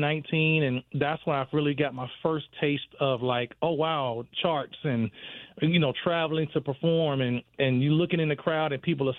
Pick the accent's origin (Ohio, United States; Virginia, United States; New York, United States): Virginia, United States; Richmond; Well, like I said … I am from Richmond, Virginia, and I'm born and raised, and that's where I currently live, and that's me. I'm in Richmond, VA.